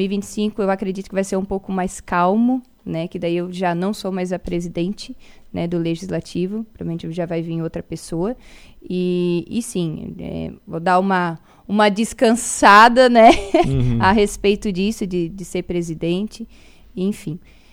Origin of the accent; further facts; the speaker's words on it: Morro da Fumaça, Santa Catarina, Brazil; eu sou de Morro da Fumaça, e eu tenho muito orgulho de falar da minha cidade